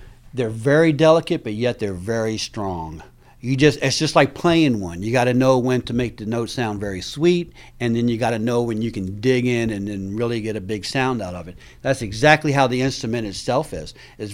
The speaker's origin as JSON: {"language": "English", "town": "King George", "region": "Virginia", "country": "United States", "tie": "born or raised there", "said": "I grew up in King George, and it was very."}